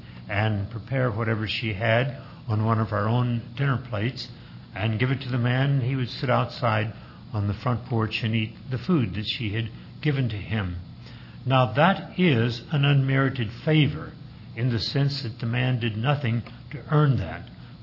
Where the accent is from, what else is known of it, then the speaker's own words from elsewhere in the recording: Texas, United States; When I was growing up in East Texas as a child in the 1930s, years of depression